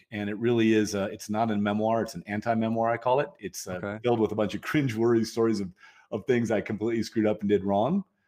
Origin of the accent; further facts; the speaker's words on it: Toledo, Ohio, United States; I grew up in the Midwest. You said Kansas. I grew up in Toledo, Ohio.